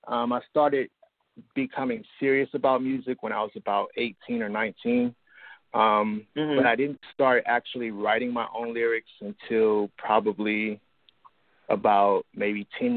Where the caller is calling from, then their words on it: Columbus, Ohio, United States; I'm a recording artist. I'm calling from Columbus, Ohio.